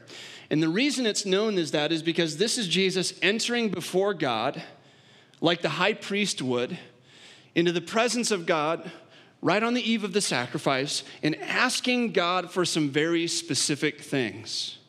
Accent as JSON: {"language": "English", "region": "Illinois", "country": "United States", "tie": "born or raised there", "said": "I grew up in Western Illinois. I'm not a Cubs fan."}